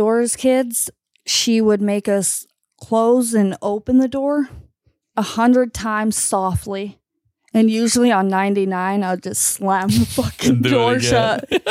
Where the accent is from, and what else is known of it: Utah, United States; born or raised there